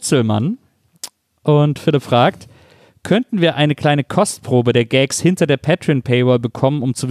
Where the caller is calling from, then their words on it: Reutlingen, Baden-Württemberg, Germany; Ich komme aus Reutlingen, wohne aber mittlerweile in Tübingen